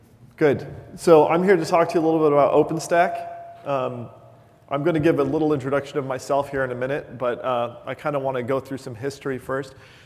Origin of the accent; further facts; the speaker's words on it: Cedar Rapids, Iowa, United States; Despite the weird name, I'm actually from Iowa.